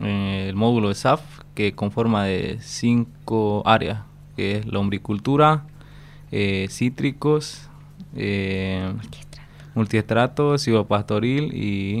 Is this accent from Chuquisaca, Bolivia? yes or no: yes; Huacareta, Chuquisaca, Bolivia; A toda mi gente, a mi pueblo, digamos, ¿no? Que es por la provincia de Hernando Siles, localidad Guacareta, ¿no? San Pablo de Guacareta, en la comunidad Labra.